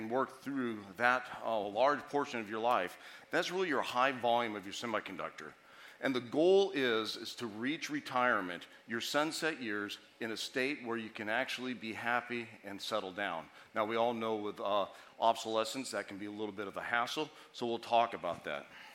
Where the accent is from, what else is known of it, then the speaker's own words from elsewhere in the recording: Montana, United States; Although I'm from Montana, so that might be considered Southern Canada.